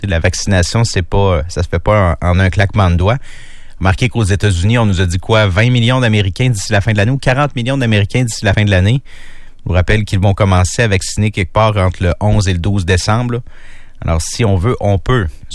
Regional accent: Quebec City, Quebec, Canada; accent: Quebec City; Mon accent gars de Québec qui vient de paraître pas mal

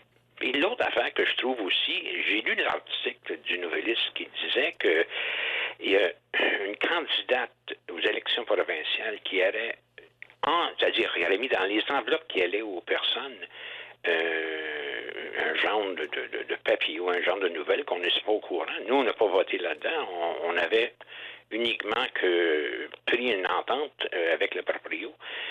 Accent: Trois-Rivières, Quebec, Canada; also born or lived in Montréal; Moi, d'origine, je suis de Trois-Rivières. Je suis à l'école à Trois-Rivières. Après ça, j'ai eu des commerces et des business à Trois-Rivières. Et j'ai quitté en 80 pour aller à Québec, puis aller en 90 à Montréal. Mais je suis revenu à Trois-Rivières

